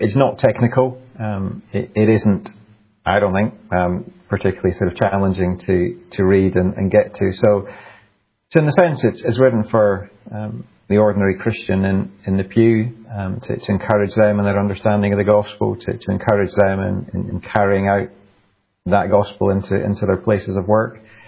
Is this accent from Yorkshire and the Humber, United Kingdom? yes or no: no; Scotland, United Kingdom; in the circles that I grew up in the Highlands of Scotland, where God's sovereignty is rejoiced